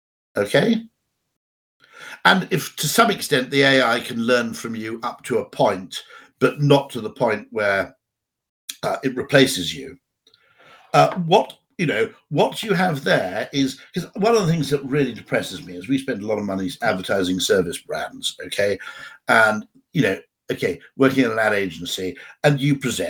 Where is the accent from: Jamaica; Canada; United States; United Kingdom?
United Kingdom; but as a Brit, you'll know what that means